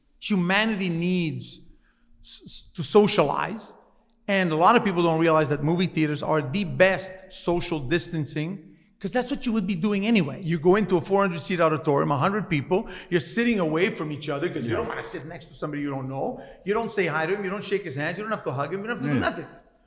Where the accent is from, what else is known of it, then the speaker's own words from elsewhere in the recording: Quebec, Canada; because we grew up in Quebec here